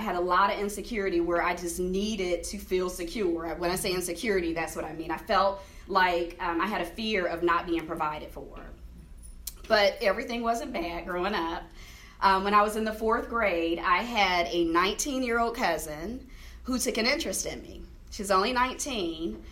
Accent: Dayton, Ohio, United States; born there; I was born in Dayton, Ohio. I heard someone else was too. Yep, I was born in Dayton, Ohio. I am the youngest of three children.

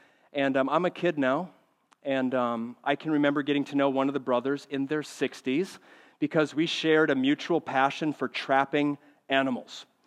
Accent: Minnesota, United States; I grew up in Minnesota, as a lot of you know. My parents were farmers, and I grew up out in the country.

